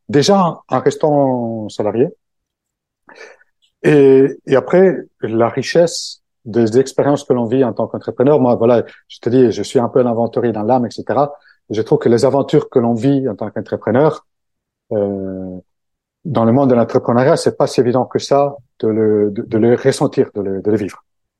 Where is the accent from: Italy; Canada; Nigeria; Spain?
Italy; French is a second language; now in France; quitté mon pays d'origine pour aller vivre ailleurs. Alors, mon cas, c'était de venir vivre en France. Là aussi, c'est un peu, bon, les cultures italiennes et les françaises sont plutôt proches